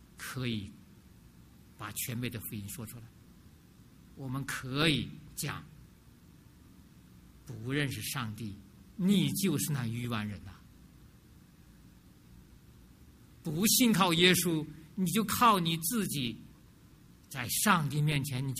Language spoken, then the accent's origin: Chinese; China; 所以作为一个中国人，你要说你说我真正中国人